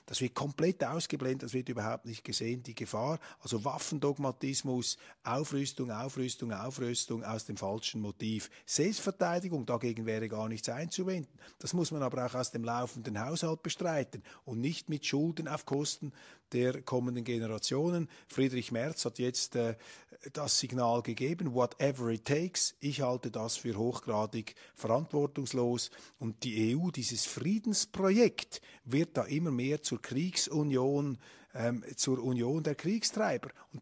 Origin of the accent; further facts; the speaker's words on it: Switzerland; als geschichtsinteressierter Mensch, als Bürger Europas, als Schweizer